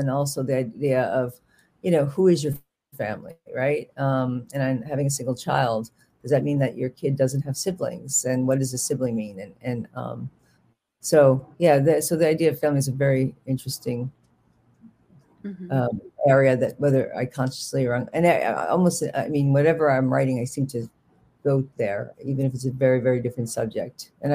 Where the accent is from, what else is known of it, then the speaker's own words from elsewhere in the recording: New York, United States; accent: Bronx; but I had a very heavy Bronx accent that I lost in Manhattan, which is a whole other story.